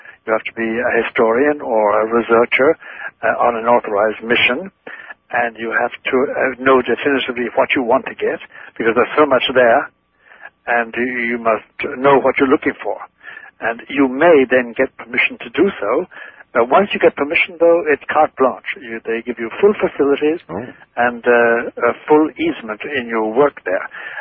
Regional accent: Ireland; first language Irish Gaelic; I know Hungarian is, and my Gaelic, like my natural, my native tongue Gaelic can be also gender neutral.

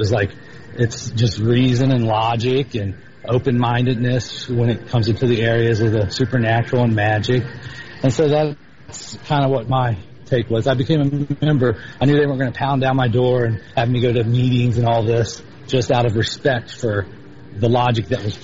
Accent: Cincinnati, Ohio, United States; I'm from Cincinnati, Ohio.

